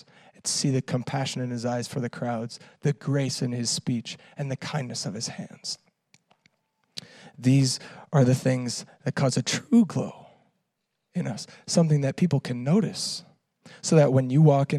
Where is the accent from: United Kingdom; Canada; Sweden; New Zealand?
Canada; accent: Canadian; now in United States; Being in the Midwest, my Canadian accent has faded, and by association, I have now started to get a more subtle Midwestern accent.